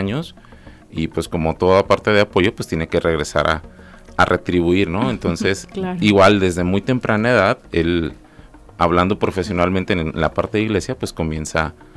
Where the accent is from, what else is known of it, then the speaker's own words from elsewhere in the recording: Ocotlán, Jalisco, Mexico; Es correcto, todos somos de Ocotlán, Jalisco.